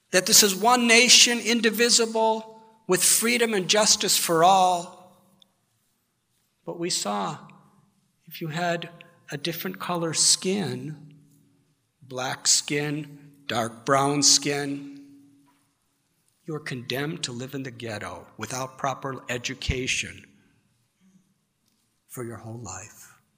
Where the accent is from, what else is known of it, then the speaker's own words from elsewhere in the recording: United States; I was a teenager when I began this journey. I was brought up in the United States of America.